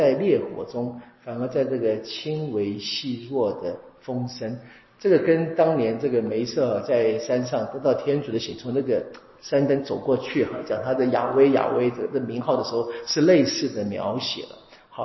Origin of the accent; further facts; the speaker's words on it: Taiwan; 我们台湾话叫暗爽